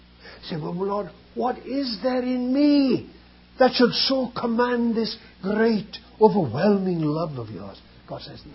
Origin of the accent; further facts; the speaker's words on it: United Kingdom; now in United States; Now, you probably don't realize that I'm British. With this American accent I've discovered, people don't know where I come from anymore. Well, I come from Britain.